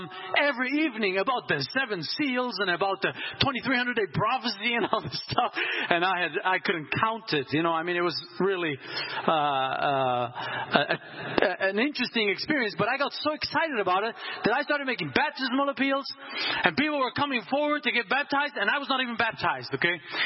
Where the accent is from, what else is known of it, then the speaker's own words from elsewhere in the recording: Switzerland; I grew up in Switzerland.